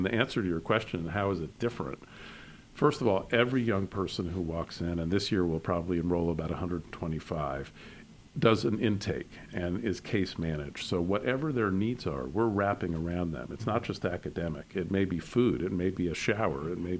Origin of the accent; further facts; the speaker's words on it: New Haven, Connecticut, United States; You know, I'm originally from Connecticut. I grew up in New Haven, which was kind of a tough town.